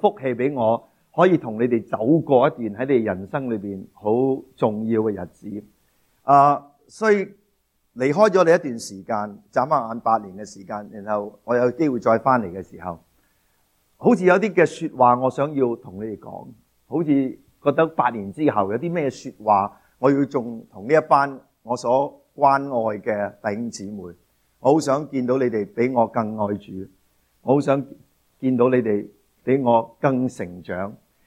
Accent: China; 或者我哋喺我哋中国人文化里面，同样呢我哋有咁样嘅观念呢

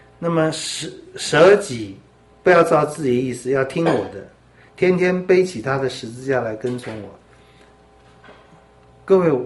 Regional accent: Taiwan; 这话实在是我觉得对我们台湾人讲很好

